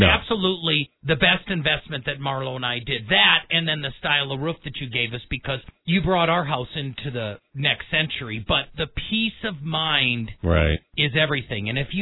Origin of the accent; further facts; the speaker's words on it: Wisconsin, United States; also born or lived in Fort Dodge, Iowa; I was born and raised in Wisconsin and spent a lot of years in Fort Dodge, Iowa.